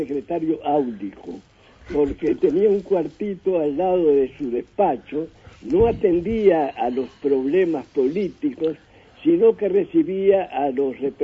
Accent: Paysandú, Uruguay; born there; porque nací en Paysandú, frente a Entre Ríos, tenía familia Entre Ríos, iba continuamente Entre Ríos cuando chiquilín y cuando mocito

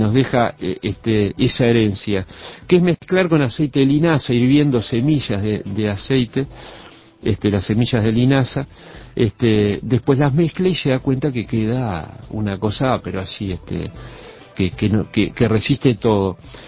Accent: Uruguay; normalmente uno como buen uruguayo y medio

